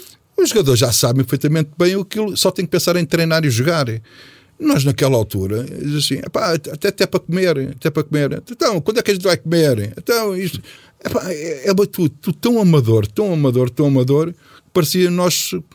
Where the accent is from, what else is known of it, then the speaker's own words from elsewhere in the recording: Portugal; vocês são ingleses, nós somos portugueses